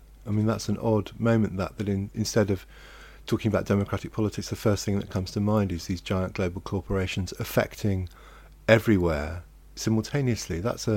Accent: Hong Kong; also born or lived in Germany; I was born in Germany, my dad was born in Africa, I grew up mainly in Hong Kong, my mum was Irish, we moved around really a lot when I was a kid.

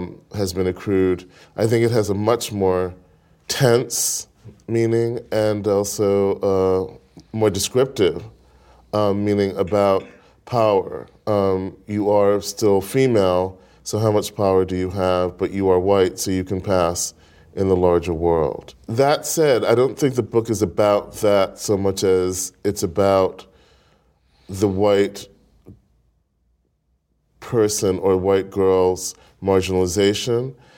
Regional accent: Brooklyn, New York, United States; I grew up in Brooklyn as well

